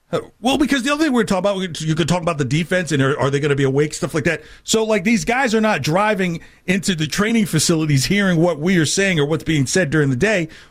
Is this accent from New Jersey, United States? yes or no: yes; New Jersey, United States; now in Boston, United States; There is no town, I'm from New Jersey.